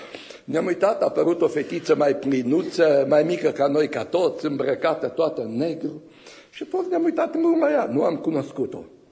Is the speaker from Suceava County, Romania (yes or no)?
no; Arad County, Romania; Eram copil în satul meu natal, în județul Arad, și a venit vremea să mă duc la școală.